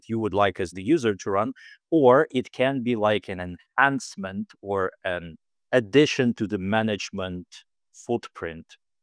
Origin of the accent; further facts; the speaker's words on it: Kharkiv, Kharkiv Oblast, Ukraine; English is a second language; I'm from Kharkiv, Ukraine.